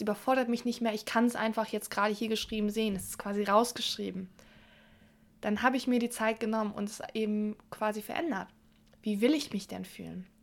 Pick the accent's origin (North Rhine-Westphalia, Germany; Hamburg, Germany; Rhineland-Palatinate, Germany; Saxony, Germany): Hamburg, Germany; Ich bin irgendwie noch in Hamburg aufgewachsen als kleines Kind